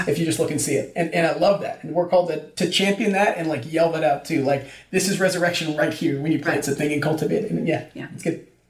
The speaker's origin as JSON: {"language": "English", "region": "Texas", "country": "United States", "tie": "born or raised there", "said": "So my buddy and I that I grew up with in Texas, who's at college with me, went to this place called Smoke"}